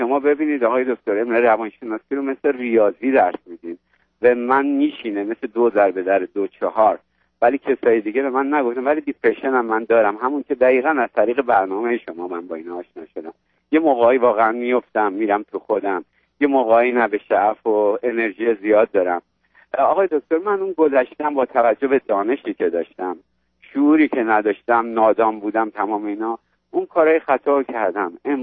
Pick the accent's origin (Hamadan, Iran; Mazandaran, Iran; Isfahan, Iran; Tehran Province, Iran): Tehran Province, Iran; Tehran; من آقای دکتر در یه شرایط اجتماعی بزرگ شدم که در یه قسمت از تهران نارمک، فرهنگ اون جامعه،